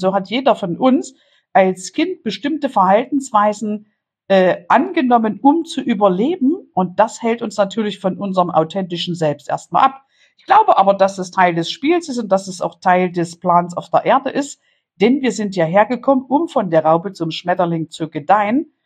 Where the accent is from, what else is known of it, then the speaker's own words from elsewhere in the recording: Saxony, Germany; mit einer weiteren Folge meines endlich angekommen Podcasts. Und ja, ich komme aus Sachsen.